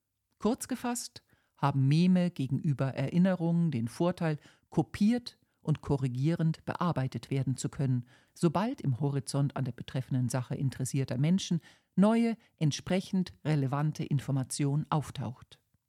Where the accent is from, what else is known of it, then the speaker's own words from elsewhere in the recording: Germany; born there; fiel es mir als gebürtige Deutsche